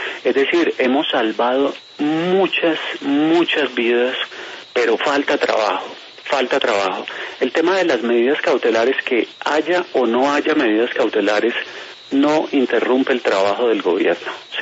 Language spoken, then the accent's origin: Spanish; Colombia; como ciudadanos colombianos